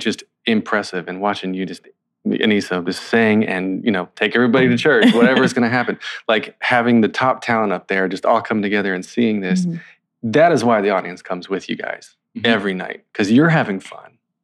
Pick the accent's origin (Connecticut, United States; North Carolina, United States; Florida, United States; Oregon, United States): North Carolina, United States; I'm from North Carolina, man. It speaks to me.